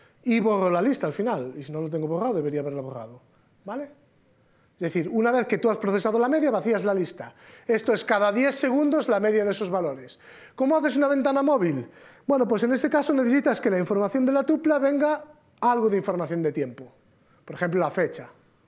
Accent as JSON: {"language": "Spanish", "region": "Galicia", "country": "Spain", "said": "aunque es muy gallego, yo soy gallego"}